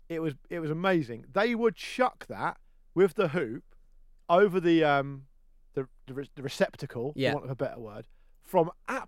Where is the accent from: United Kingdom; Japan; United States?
United Kingdom; Gosport, South East England; I grew up in Gosford.